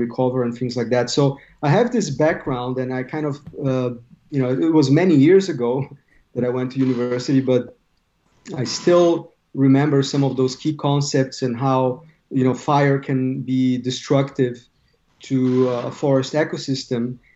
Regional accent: Brazil; moved away as an adult; growing up in Brazil as a child and as a teenager and young adult.

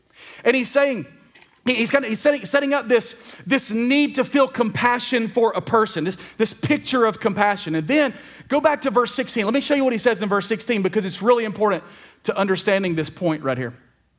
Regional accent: Alabama, United States; By the way, I'm from Alabama, all right?

